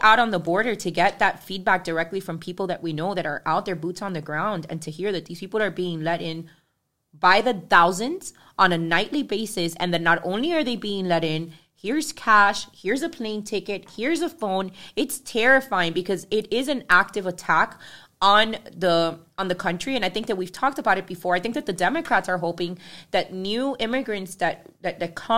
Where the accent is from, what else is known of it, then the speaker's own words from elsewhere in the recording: United States; large family that clearly continues to live in Cuba that I don't have a lot of relationship with because I grew up in the States.